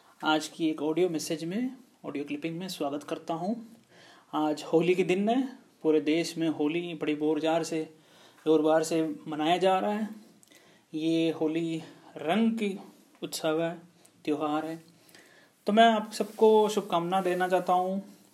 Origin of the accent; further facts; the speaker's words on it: South India, India; Hindi is a second language; मैं native speaker Hindi नहीं हूँ, मैं तो साउथ से हूँ, तो हमारा हिंदी इतना अच्छा नहीं है